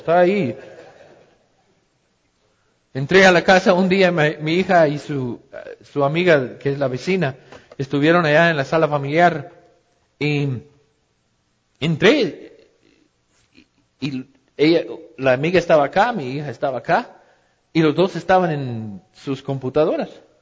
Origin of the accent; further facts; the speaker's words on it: United States; Allá en mi país, en los Estados Unidos